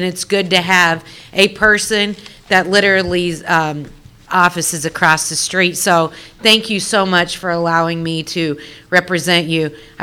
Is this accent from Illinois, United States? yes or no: yes; Illinois, United States; now in Springfield, United States; I'm one of those poor white kids from a farm, and I'm from Southern Illinois, and I live in Springfield now